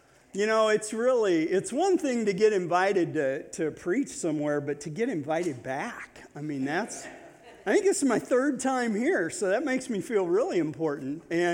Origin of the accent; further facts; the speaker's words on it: Nebraska, United States; moved away as an adult; now in Michigan, United States; But I grew up in Nebraska on a farm and ranch and moved to Michigan about 5 years ago.